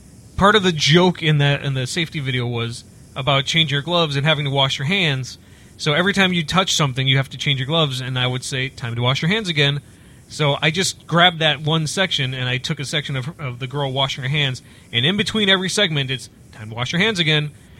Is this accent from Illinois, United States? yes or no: yes; Evanston, Illinois, United States; born there; I was born in Evanston. Evanston Hospital. I don't speak any Spanish.